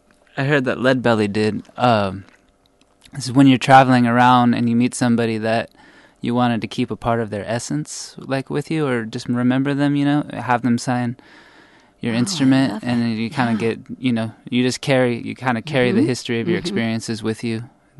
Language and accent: English; Rainbow, California, United States; born there; now in Portland, United States; I was born in a tiny California town called Rainbow, and despite the name, it's actually a very hard working class blue collar town. It's in Southern California.